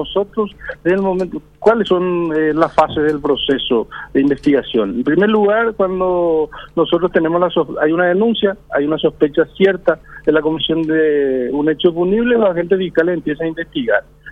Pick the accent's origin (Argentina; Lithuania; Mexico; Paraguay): Paraguay; nuestra obligación como ciudadano, como paraguayo